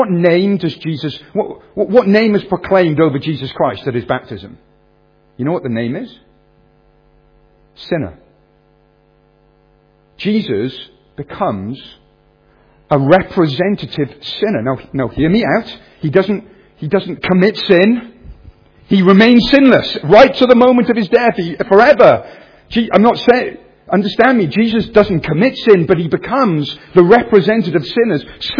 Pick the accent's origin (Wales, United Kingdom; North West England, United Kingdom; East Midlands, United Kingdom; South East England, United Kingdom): Wales, United Kingdom; And it's Wales. I grew up in Wales. So the sun came out once a year.